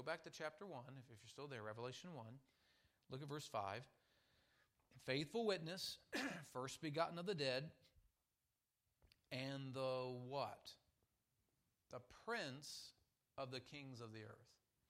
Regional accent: Cincinnati, Ohio, United States; I like the Bengals. I grew up in Cincinnati.

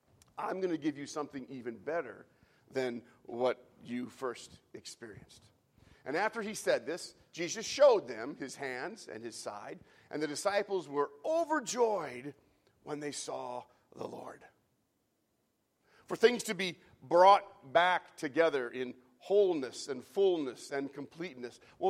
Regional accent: United States; these toys that I had gotten as an American from the United States.

